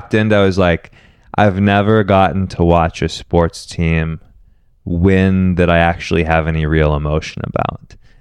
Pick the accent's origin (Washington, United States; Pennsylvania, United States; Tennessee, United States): Washington, United States; Seattle; I'm from Seattle, yeah.